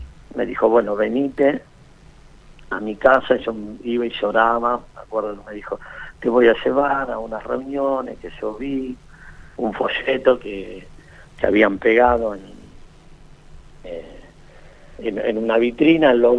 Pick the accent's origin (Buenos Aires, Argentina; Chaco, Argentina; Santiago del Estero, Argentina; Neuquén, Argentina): Buenos Aires, Argentina; Yo soy de aquí de Buenos Aires.